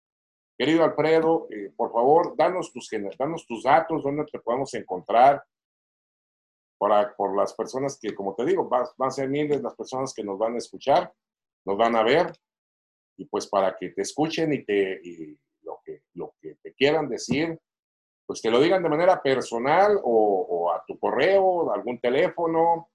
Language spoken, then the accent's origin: Spanish; Mexico; como lo somos todos los mexicanos.